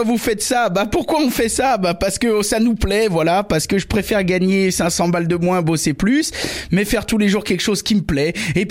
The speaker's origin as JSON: {"language": "French", "region": "Auvergne-Rhône-Alpes", "country": "France", "tie": "born or raised there", "said": "maintenant je suis dans la Loire, mais j'ai grandi dans l'Ain, moi."}